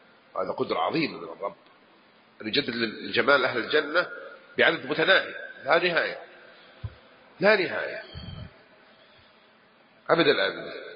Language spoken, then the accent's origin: Arabic; Jeddah, Makkah Province, Saudi Arabia; أما كمان لغة جداوية وأنا من جدة لكني كيف نسيتها ما أقولها